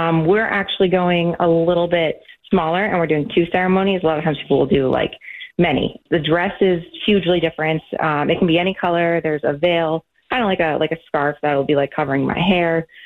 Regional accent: United States; I'm American, but my fiancé is Pakistani, and we're doing a Pakistani ceremony.

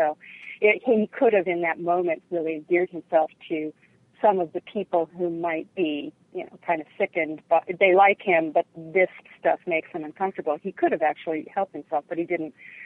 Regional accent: California, United States; I've been writing about Fiorina for a while because I'm from California

